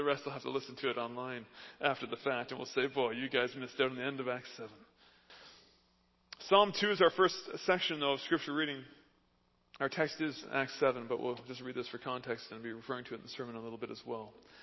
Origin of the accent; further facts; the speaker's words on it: Canada; If you don't know me, I am Canadian, born and raised.